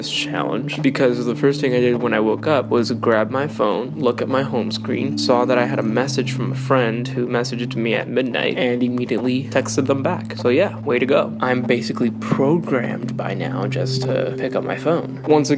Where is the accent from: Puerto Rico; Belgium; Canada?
Puerto Rico; I'm from Puerto Rico.